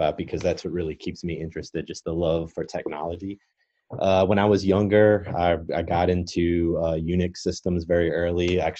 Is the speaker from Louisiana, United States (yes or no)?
yes; New Orleans, Louisiana, United States; I'm actually from New Orleans, so I started working in the New Orleans area for a consulting company